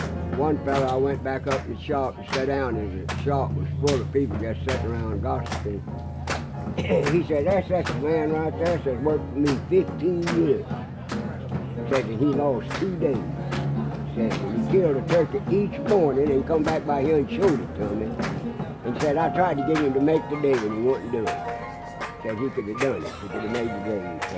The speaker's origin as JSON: {"language": "English", "region": "Alabama", "country": "United States", "tie": "born or raised there", "said": "Yeah, I grew up"}